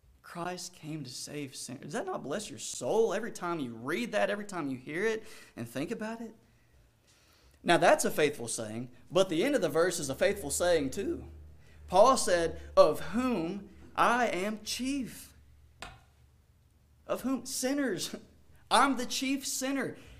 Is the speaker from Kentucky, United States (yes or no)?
yes; Danville, Kentucky, United States; I'm from Danville, Kentucky. Small little town.